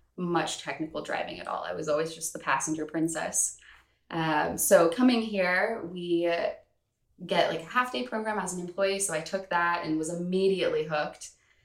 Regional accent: California, United States; moved away as an adult; now in Washington, United States; So I am actually originally from California. My fiance moved up to Washington for work

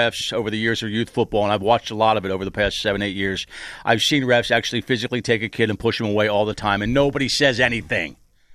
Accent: Ohio, United States; I'm from Licking County.

